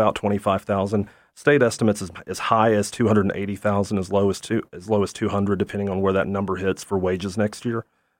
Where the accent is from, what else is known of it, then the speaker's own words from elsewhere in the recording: Chattanooga, Tennessee, United States; And I say, I'm from Chattanooga.